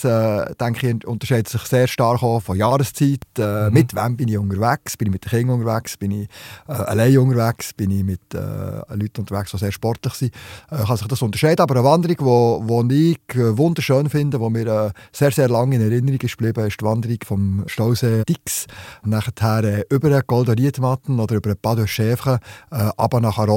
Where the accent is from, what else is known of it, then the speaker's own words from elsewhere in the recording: Switzerland; also bei uns in der Schweiz, aber auch südlich von uns sehr warm wird